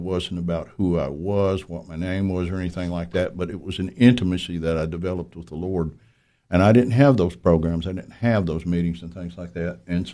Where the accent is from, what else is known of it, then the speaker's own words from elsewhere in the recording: Kentucky, United States; when I was growing up in Kentucky, we never went to church in Illinois